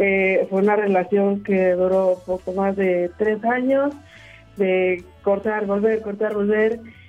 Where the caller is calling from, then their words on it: Tlalnepantla, State of Mexico, Mexico; De aquí, de Tlalnepantla.